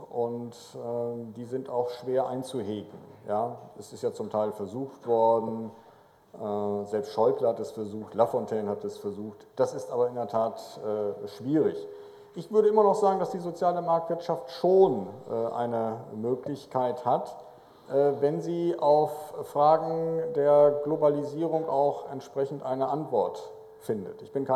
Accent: Netherlands; ich bin Holländer, ich schaue es neidisch von außen

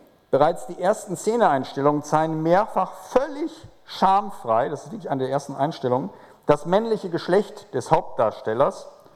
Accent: Netherlands; ich bin Holländer

